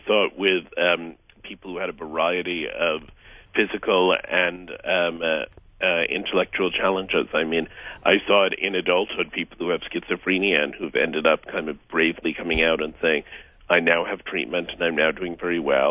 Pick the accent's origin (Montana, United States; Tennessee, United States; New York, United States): New York, United States; So I have an identity as a New Yorker, as an American citizen, as a person who's 49 years old.